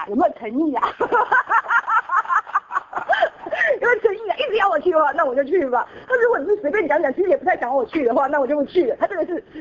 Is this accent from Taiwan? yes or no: yes; Taiwan; 我们从台湾来的背景哈